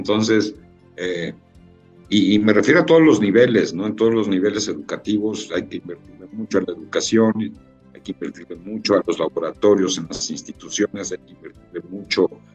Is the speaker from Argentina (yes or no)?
no; Mexico; Donde tenemos que trabajar mucho como mexicanos es en el tema de diseño